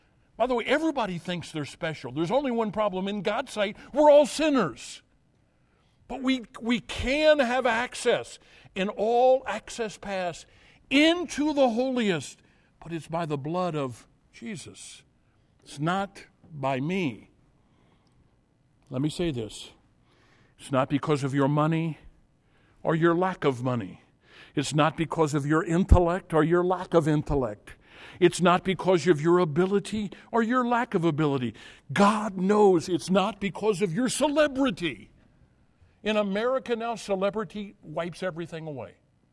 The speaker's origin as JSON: {"language": "English", "country": "United States", "tie": "born or raised there", "said": "Friend, I am an American. Don't have a choice. I was born here. My family's been here."}